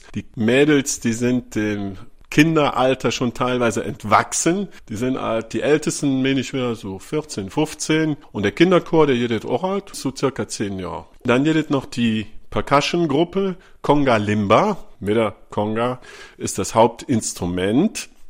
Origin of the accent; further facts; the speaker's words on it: Rescheid, North Rhine-Westphalia, Germany; accent: Rescheid Platt; Ja, ich komme ursprünglich aus Rehscheid, ob Platt aus Rieschend. Das ist in der Gemeinde Hellental, also kann ich auch Rieschender Platt.